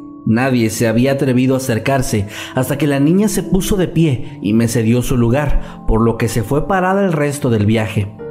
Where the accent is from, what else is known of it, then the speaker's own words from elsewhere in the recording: Guatemala; una tradición que se lleva a cabo en mi país, Guatemala, durante las fiestas patrias